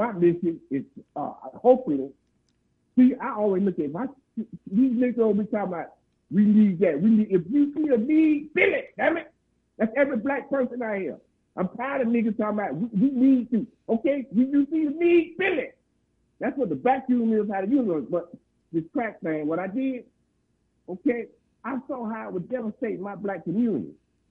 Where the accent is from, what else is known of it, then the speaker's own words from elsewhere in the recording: Florida, United States; I'm from South Florida.